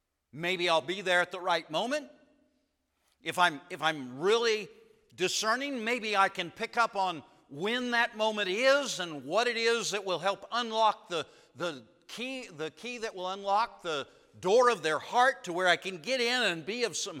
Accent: United States; I found myself, especially as an American, having a big problem when I go to Africa. I've been there now 15 years

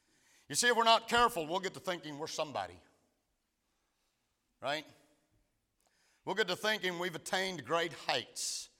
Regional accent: Freeport, United States; I grew up in Freeport. You know, in our area, it's probably not as bad as it used to be, but Freeport was like the armpit of the area.

